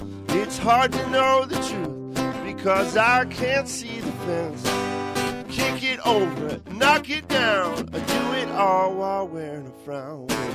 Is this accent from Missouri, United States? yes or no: no; Pungo, Virginia, United States; Yeah, well, I'm from here. My family's all from Pungo. Well, most of my mom's side of the family. And, I grew up here playing music in church and stuff.